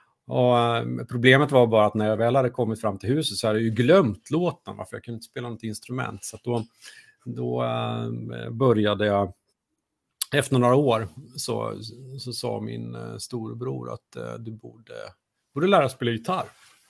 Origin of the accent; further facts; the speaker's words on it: Jönköping, Jönköping County, Sweden; hemma på den här gården jag växte upp på utanför Jönköping.